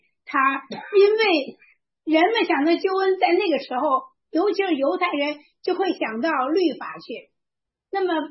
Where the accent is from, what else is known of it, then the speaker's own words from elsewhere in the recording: Hebei, China; 我从河北出来，